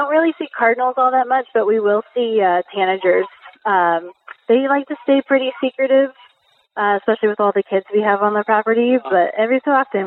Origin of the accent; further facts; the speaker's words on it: Ohio, United States; So I'm originally from Ohio, and when I first moved here in 2014, the first new bird I saw was a magpie, which we don't have back east.